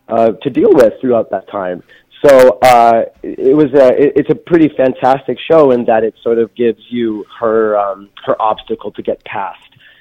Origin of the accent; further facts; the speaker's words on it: Duluth, Minnesota, United States; moved away as an adult; also born or lived in New York; Yeah, well, I'm from Duluth, first of all, and then moved out to New York when I was 18, did the New York thing for several years and found my way back home